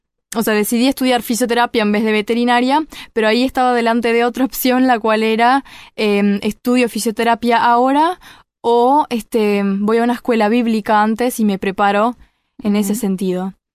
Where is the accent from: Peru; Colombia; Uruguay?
Uruguay; yo nací en Uruguay, están mis padres extranjeros, pero en realidad yo re uruguaya, sí. Con 3 hermanos más. Estudié acá, hice escuela, liceo, empecé la facultad